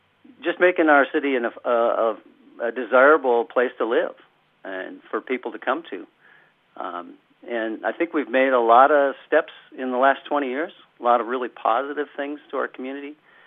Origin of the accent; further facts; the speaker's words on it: St. Cloud, Minnesota, United States; I'm from St. Cloud, and so I've bounced back a little bit between the central Minnesota area and the Bemidji area for most of my adult life.